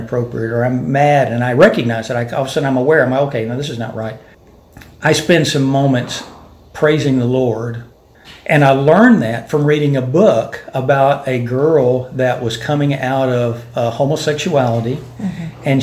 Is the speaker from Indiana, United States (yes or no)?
no; Mesquite, Texas, United States; having two kids, growing up in Mesquite.